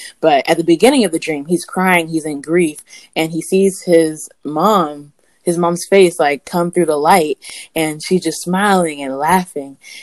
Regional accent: United States; I feel like my perspective on death was influenced by both, you know, growing up in America, but also being half Nigerian.

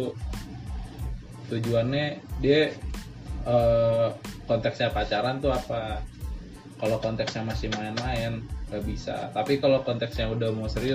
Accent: Bima, West Nusa Tenggara, Indonesia; Di ETB ya, di NTB letaknya mungkin di Bima.

